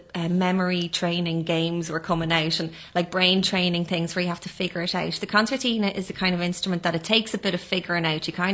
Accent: Ashbourne, Leinster, Ireland; now in Gweedore, Ireland; I come from Ashburn in County Meath, and my parents are there, and they play the fiddle and dance as well. So I grew up in a musical household

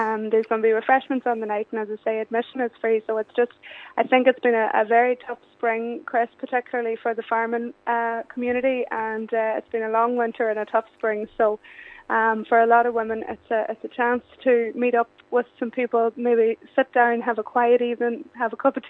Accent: Glencolumbkille, County Donegal, Ireland; I'm originally from Glencolumbkill. I know what it's like to come from a rural community, you know, an isolated part of the county.

